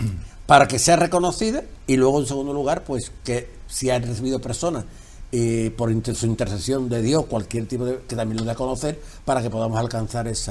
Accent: San Fernando, Spain; es la reliquia de una monja de mi pueblo, de San Fernando.

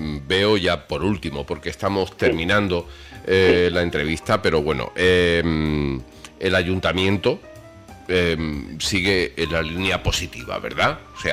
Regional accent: San Fernando, Andalusia, Spain; Porque esa relación la hemos tenido la gente de la isla, que nos hemos acostumbrado a querer a Chiclana porque hemos ido de pequeños.

